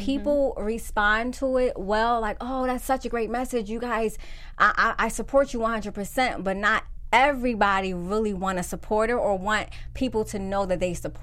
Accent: Pennsylvania, United States; we're from Pennsylvania, so you go into a place like Upper Darby

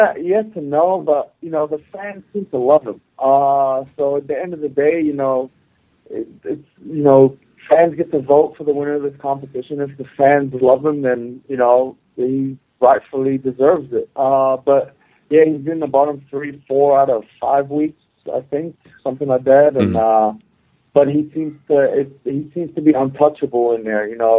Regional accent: New Zealand; moved away as an adult; You know, I left home. I grew up in New Zealand. I left New Zealand at 18 years old and went to play college basketball.

